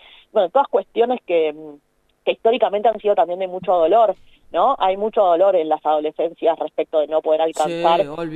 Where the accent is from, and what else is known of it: Argentina